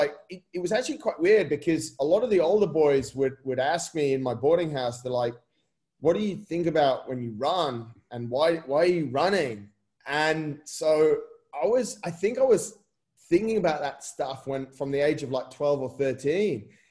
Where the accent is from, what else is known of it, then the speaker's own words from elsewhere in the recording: England, United Kingdom; I mean, being English, a lot of people would say you probably enjoyed the social afterwards